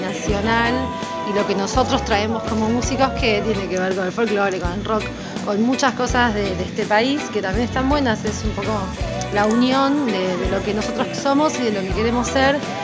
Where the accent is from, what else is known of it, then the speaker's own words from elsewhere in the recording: Argentina; Nosotros somos argentinos, nacimos en Argentina, no tengo incorporado el folclore jamaiquino